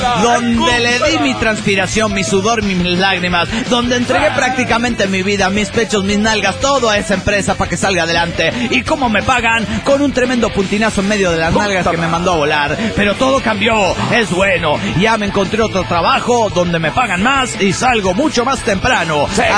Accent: Tuxtepec, Oaxaca, Mexico; Me fui a mi tierra, la hermosa ciudad Tuxtepec, Oaxaca.

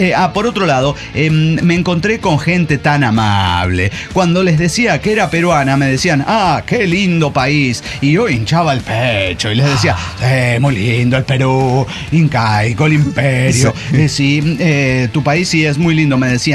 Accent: Colombia; porque como buena colombiana me siento muy orgullosa de cantar el segundo himno más hermoso del mundo

